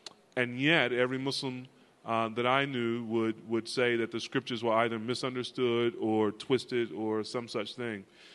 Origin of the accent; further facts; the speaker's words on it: North Carolina, United States; I grew up in the Bible Belt, grew up in North Carolina in a nominally Christian home, in a nominally Christian culture setting